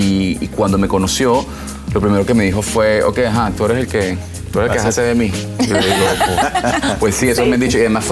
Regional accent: Venezuela; bueno, sí, yo soy venezolano, yo soy bailar.

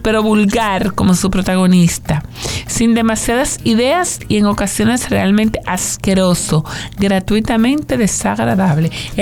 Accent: Spain; No se ofendan, yo soy española, ¿eh?

